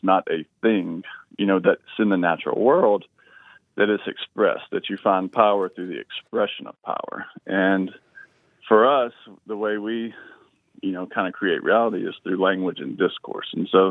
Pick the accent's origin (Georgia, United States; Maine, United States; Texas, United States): Georgia, United States; And one of the things that growing up in Georgia is you start to see how